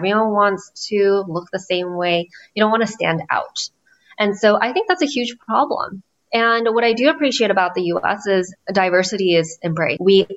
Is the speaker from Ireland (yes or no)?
no; Japan; now in United States; growing up in an Asian household in the U.S. So my parents came from Japan. Well, we came from Japan.